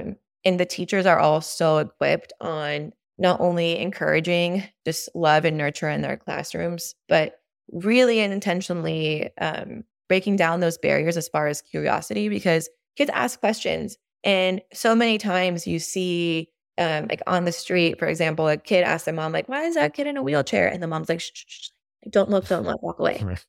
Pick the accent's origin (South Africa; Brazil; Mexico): Mexico; I grew up in Mexico, which is probably like 10 years behind us